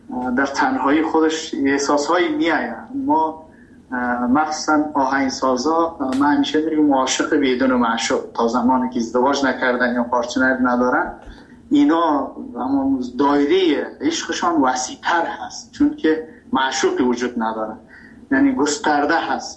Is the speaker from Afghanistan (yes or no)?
yes; Afghanistan; now in Iran; ما مهاجر شدیم در ایران. من ایران که رفتم، تحصیل ما، کسی که میخواد در ایران رشد کنه تحصیل کنه به عنوان یک افغان متاسفانه نمیتونه اونقدر چانس ها دست بیاد.